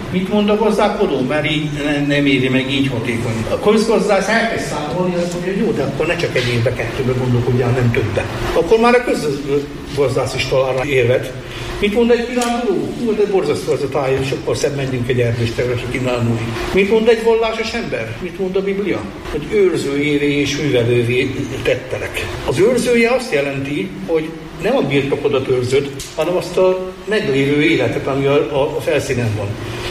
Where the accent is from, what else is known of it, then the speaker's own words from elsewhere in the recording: Lake Balaton area, Hungary; gyerekkoromban én még áltételen Balaton mellett nőttem fel.